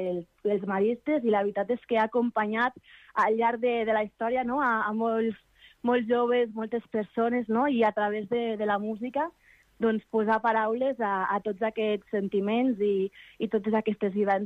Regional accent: Lleida, Catalonia, Spain; accent: Lleida; pel meu accent no puc, la gent no pot evitar, no? que no soc de Barcelona, que soc de Lleida. El que passa que jo ara actualment no estic vivint a Lleida, però sí que és cert que tinc família, no?, que és de Lleida i que està allí

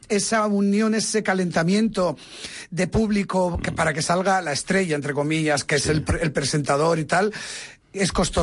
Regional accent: Basque Country, Spain; now in Barcelona, Spain; porque yo soy vasco.

